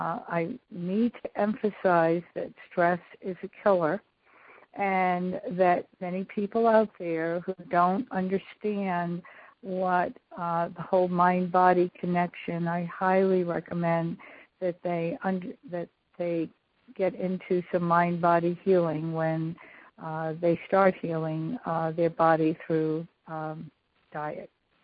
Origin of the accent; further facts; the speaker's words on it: Rhode Island, United States; I am from Rhode Island